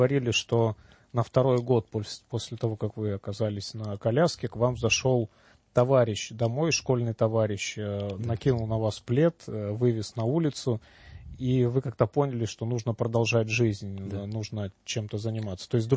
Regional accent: Kyiv, Ukraine; я ведь тоже из Киева

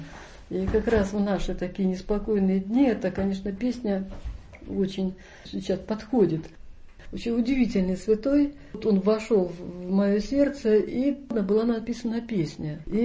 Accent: Solovki, Arkhangelsk Oblast, Russia; Когда я приезжала на Соловки, это моя родина, я родилась в Кими, прожила там все эти годы, поэтому для меня Соловки – это родные.

